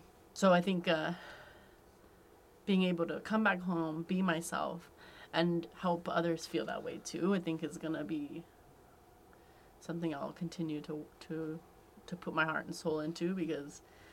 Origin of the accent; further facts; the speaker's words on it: Irvine, California, United States; now in Los Angeles, United States; Because, you know, I grew up in Irvine, specifically